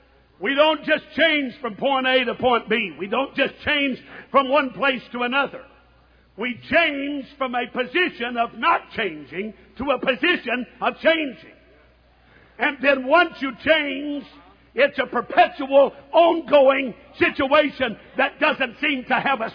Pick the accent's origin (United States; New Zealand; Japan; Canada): United States; East Coast; I don't know how many you've got in California, I'm from the East Coast